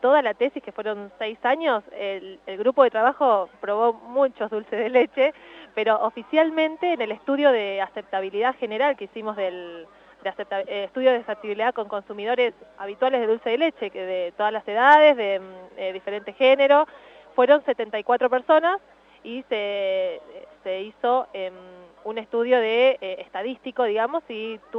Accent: San Cayetano, Buenos Aires Province, Argentina; San Cayetano.

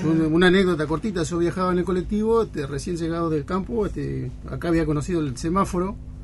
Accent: Neuquén, Argentina; now in Ensenada, Argentina; Yo soy nativo de Neuquén, pero por adopción soy de ensenadense.

